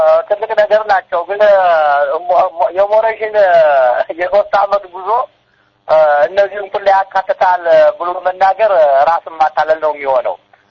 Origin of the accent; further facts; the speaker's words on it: Amhara, Ethiopia; ስለዚህ እኔ አማራ ነኝ። ገፍተውኛል። እና ዘሬ ለማዳን ተደራጅቻለሁ።